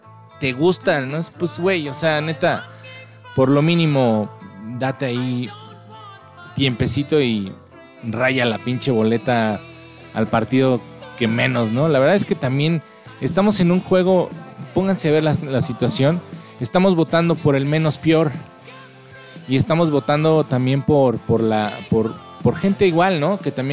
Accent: Mexico; Como mexicano que somos

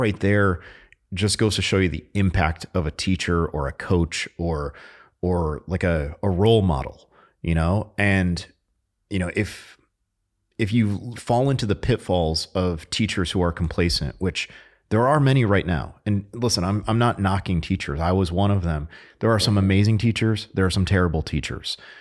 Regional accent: Connecticut, United States; I grew up in Connecticut, so, you know, what was, you know, frequent in the news were Native Americans and the casino.

